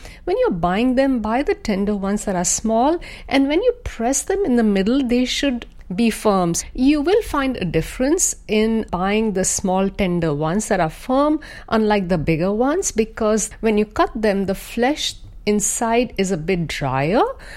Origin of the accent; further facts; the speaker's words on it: Delhi, India; I grew up in Delhi, but my family traveled around different parts of India. My mother came from Lahore. She always saw herself as a Lahoria. And my father was from Patiala in Punjab. So both of them were Punjabis